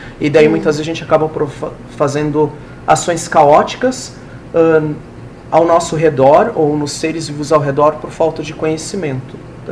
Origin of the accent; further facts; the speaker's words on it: Rio Grande do Sul, Brazil; Eu lembro quando era criança, lá no Rio Grande do Sul, chamavam as mariposas de bruxas.